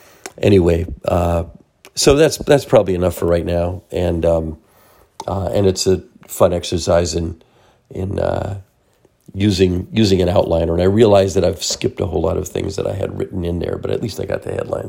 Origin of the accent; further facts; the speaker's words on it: East Coast, United States; now in California, United States; And I'm from the East Coast, so I've lived in California longer than anywhere, but California is still exotic to me.